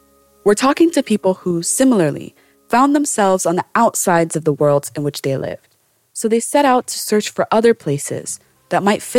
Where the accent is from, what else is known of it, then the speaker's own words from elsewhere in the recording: Midwest, United States; But growing up in the Midwest, particularly after September 11th, patriotism became a collective obsession.